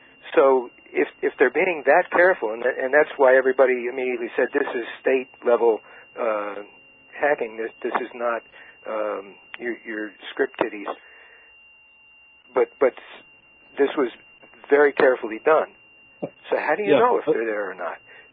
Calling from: New York, United States; Let's just say the lower Hudson Valley.

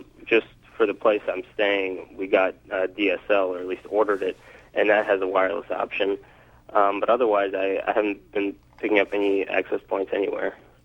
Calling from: Switzerland; Oh, hi. I'm calling from Switzerland.

